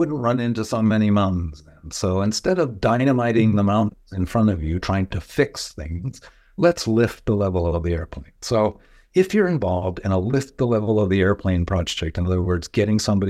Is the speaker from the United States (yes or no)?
yes; New England, United States; and I grew up in New England.